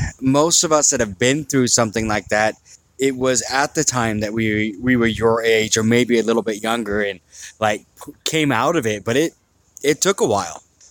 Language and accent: English; Maple Valley, Washington, United States; So, in high school, I grew up out in Maple Valley. There was nothing to do but get high and have sex.